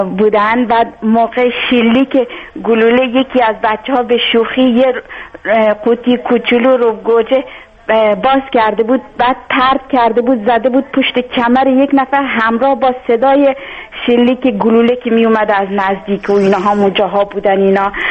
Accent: Bandar Abbas, Hormozgan, Iran; بله من از جنوب هستم، بندر عباس

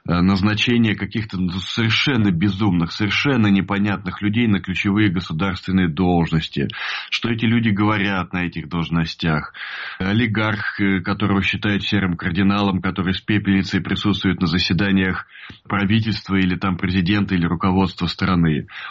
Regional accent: Ukraine; also born or lived in Russia; Я украинец, и от этого никуда не деться, да? От того, что я родился в России, я не стал русским.

